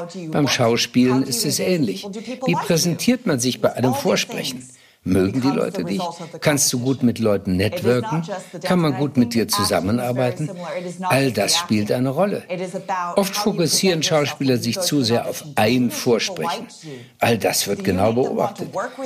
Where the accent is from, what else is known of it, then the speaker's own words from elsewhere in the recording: Texas, United States; now in London, United Kingdom; Ich stamme aus Texas und in Austin gab es eine große Musikhalle